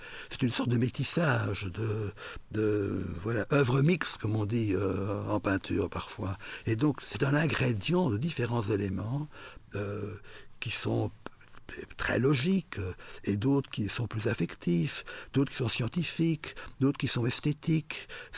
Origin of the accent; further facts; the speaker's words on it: Belgium; Je suis belge, européen, professeur, sexe masculin, père